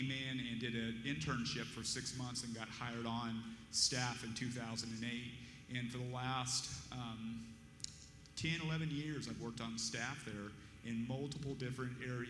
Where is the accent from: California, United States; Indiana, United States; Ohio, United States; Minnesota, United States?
California, United States; Modesto; even though I was born and raised in Modesto.